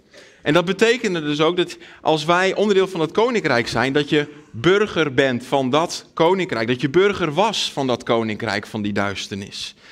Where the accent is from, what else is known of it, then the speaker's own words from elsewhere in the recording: Friesland, Netherlands; first language Frisian; Dutch is a second language; De meeste van jullie weten dat ik uit Friesland kom. Nou, dat bepaalt zeker mede mijn identiteit. Wij spreken gewoon thuis Fries. We hebben bepaalde Friese gewoontes nog die we hebben.